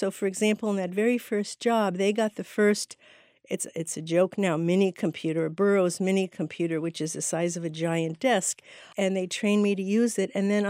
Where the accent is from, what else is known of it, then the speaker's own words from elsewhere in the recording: Connecticut, United States; My father's brother married a woman who was born and raised in Paris, and she had a gigantic influence on my life from the time I was very small. I grew up in Connecticut.